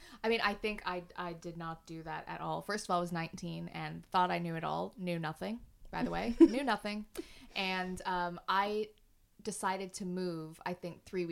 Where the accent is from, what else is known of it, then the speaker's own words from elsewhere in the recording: Canada; moved away as an adult; we're both from Canada and we both moved over here.